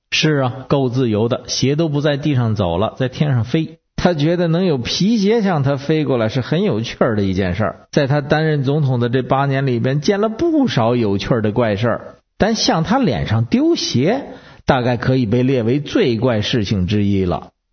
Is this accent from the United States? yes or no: yes; United States; 可咱美国人不应该高兴，也不能跟着起哄